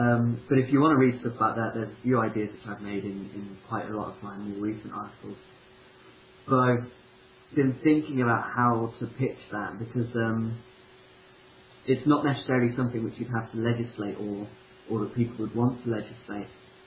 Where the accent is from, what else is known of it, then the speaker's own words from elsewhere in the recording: Rugby, West Midlands, United Kingdom; We'll organise it in my hometown of Rugby.